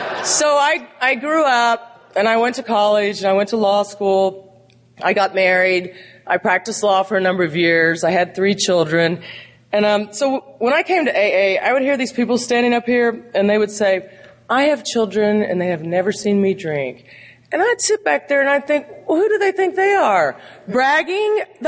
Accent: Ponca City, Oklahoma, United States; also born or lived in Columbus, Georgia; And I grew up in Ponca City, Oklahoma. This accent, you can tell, is not a San Francisco accent. And Ponca City is a small town on the border of Kansas.

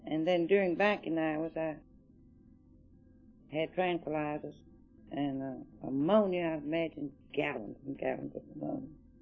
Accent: Chicago, Illinois, United States; born there; And they lived in Chicago, and my brother and I were born in Chicago.

